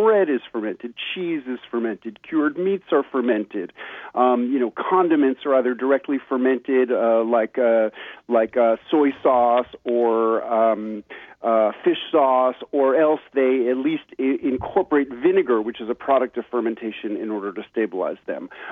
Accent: New York City, New York, United States; as a kid growing up in New York City, the grandson of immigrants from Eastern Europe

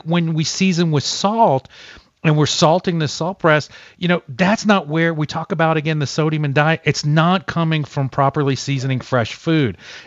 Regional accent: Bronx, New York, United States; born there; I was born in the Bronx.

